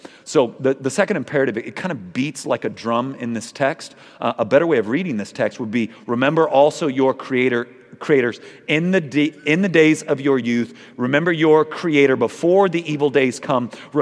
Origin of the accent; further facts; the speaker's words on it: Dallas, Texas, United States; I'm from Dallas, home of the largest cult in America.